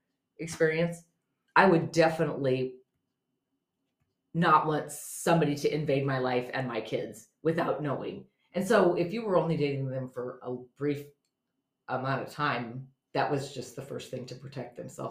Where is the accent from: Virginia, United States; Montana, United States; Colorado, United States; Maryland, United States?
Montana, United States; I grew up in Montana, and you'll laugh. I might have said this before. So I grew up in a little Christian community.